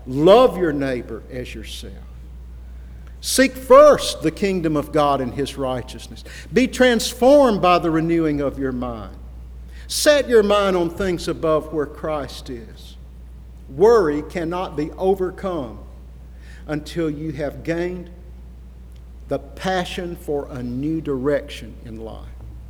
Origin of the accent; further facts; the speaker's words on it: Gadsden, Alabama, United States; And he actually came through my hometown, Gadsden, Alabama, in the early 20s and held revivals.